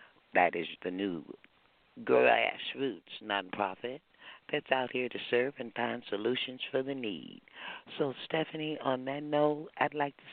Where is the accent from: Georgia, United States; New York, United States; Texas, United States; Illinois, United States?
Texas, United States; You know, I'm a Texan.